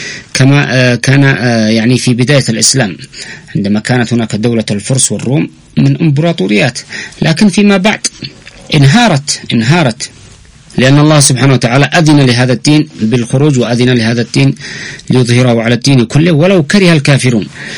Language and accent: Arabic; Yemen; نحن كشعب يمني